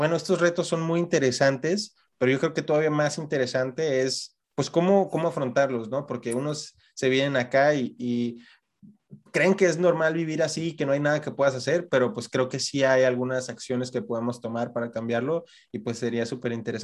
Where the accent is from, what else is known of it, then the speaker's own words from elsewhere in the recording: Mexico; moved away; Y luego me empieza a preguntar, oye, ¿y de dónde vienes? De México.